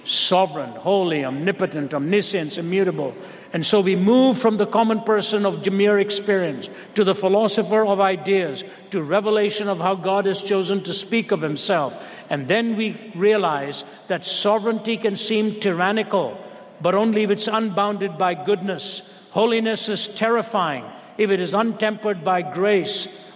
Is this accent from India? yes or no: yes; India; when I was growing up in India, we used to love to see movies.